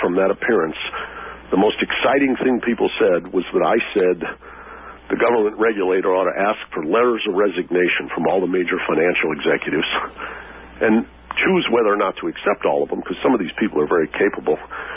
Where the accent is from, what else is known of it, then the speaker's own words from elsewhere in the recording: Detroit, Michigan, United States; it might be because I grew up in Detroit and all my friends there are restructuring their lives